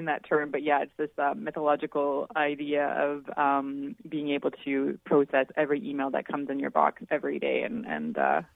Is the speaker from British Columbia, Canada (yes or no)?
yes; Vancouver, British Columbia, Canada; now in Toronto, Canada; I'm from Vancouver originally, but and I don't remember any power outages when I grew up.